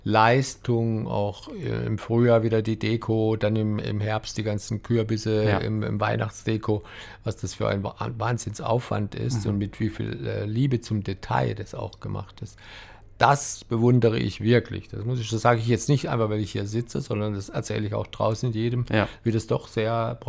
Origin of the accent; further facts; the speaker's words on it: Cologne, North Rhine-Westphalia, Germany; bei uns in Köln würde man Fädel sagen, Viertel.